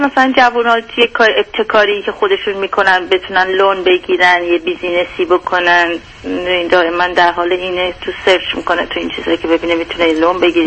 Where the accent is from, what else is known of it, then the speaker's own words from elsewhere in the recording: Iran; moved away as an adult; و 7 سالش بوده ما از ایران اومدیم بیرون، خارج از کشور